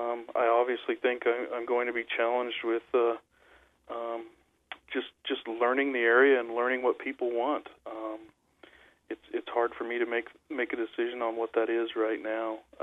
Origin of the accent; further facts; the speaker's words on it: Delta, British Columbia, Canada; As you probably know, I'm from Delta.